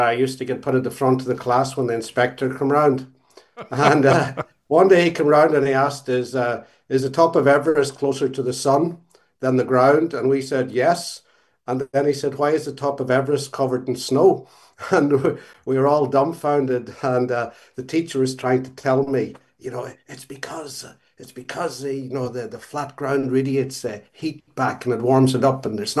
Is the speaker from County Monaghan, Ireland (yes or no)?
no; Glengad, County Donegal, Ireland; I'm from Ballynahona and Glengad and Mallon and North Innishowen.